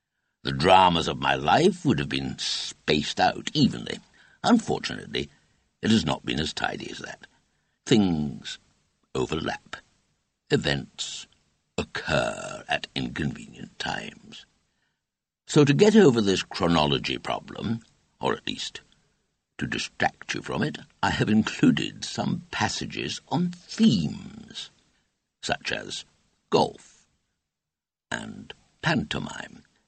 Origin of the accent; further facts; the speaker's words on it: Edinburgh, Scotland, United Kingdom; born there; I was born in the Simpson Memorial Hospital in Edinburgh, in Loddesdon Place, opposite the fire station.